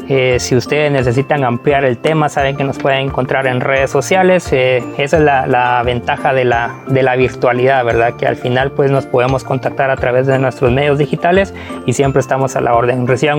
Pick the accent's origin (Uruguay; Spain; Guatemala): Guatemala; para que pues todos nos protejamos como buenos guatemaltecos